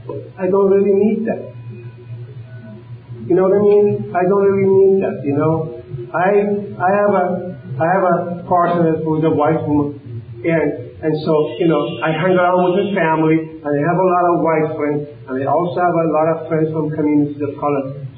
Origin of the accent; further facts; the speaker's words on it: Iran; I'm from Iran, for example. You know, you can look in my community. We are very different people.